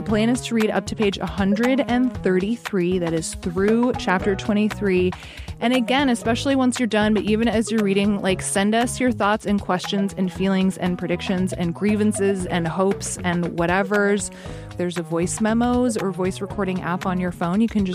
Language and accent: English; Alaska, United States; Like growing up in Alaska, I feel like all those regional dialect rules are just like, I have no idea why I say anything the way I do.